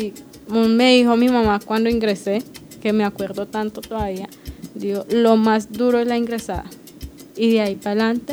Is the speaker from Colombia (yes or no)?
yes; San José del Guaviare, Guaviare, Colombia; yo vengo del San José del Guaviare, me terminé la primaria en el año 2000 en el Colegio Departamental Manuela Beltrán. En ese mismo colegio terminé en el año 2006, también ahí en el Colegio Departamental en el Guaviare.